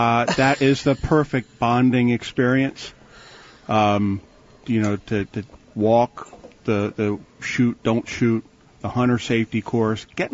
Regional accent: Catonsville, Maryland, United States; also born or lived in Ellicott City; Well, I mean, when I grew up in Catonsville, there was really no place to play. And then when we moved out to Ellicott City, we had woods in back of us.

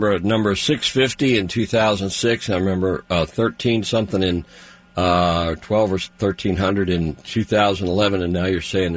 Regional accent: Pennsylvania, United States; You know, growing up in Pennsylvania, of course, they've always had a bear season in all my memories.

